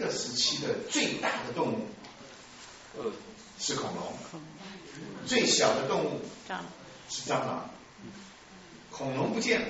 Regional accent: China; 现在我们中国人过手的鸡蛋都会青山了

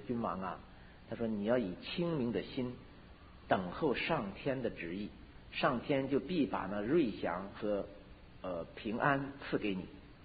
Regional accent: China; 可见从那个时候开始，我们中国人呢不那么完全敬畏神，而是敬畏人了。

